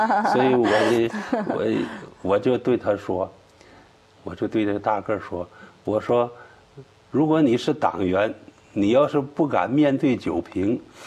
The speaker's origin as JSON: {"language": "Chinese", "country": "China", "said": "我说都是从中国来的，咱们都是中国人，挺有缘分的"}